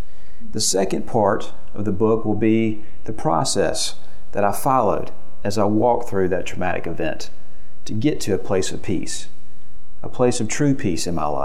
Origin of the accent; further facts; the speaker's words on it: Memphis, Tennessee, United States; I'm from Memphis, Tennessee